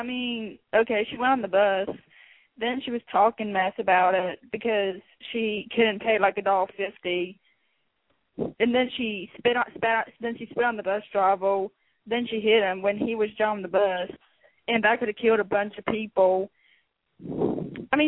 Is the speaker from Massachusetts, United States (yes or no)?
no; Texas, United States; Oh, I'm from Texas.